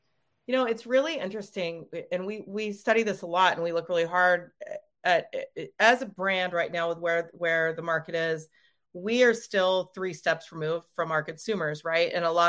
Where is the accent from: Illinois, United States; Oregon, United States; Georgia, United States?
Oregon, United States; you know, I'm from Oregon, so we're pretty heavy out here and responsibility and sustainability.